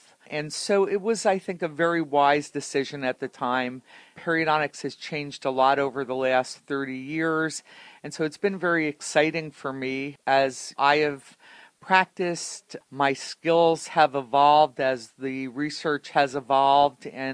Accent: Elizabeth, New Jersey, United States; Well, I grew up in Elizabeth, New Jersey.

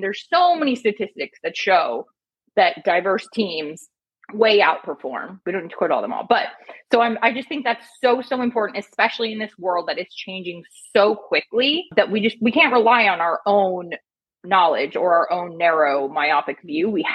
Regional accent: Minnesota, United States; But yeah, I grew up in Minnesota. So like cold winters with some warm popcorn and some board games.

